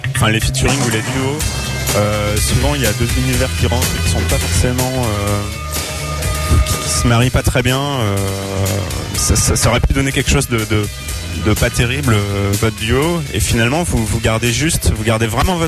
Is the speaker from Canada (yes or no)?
no; France; on garde aussi un peu notre identité, on est aussi des Français, quoi, on est des Frenchies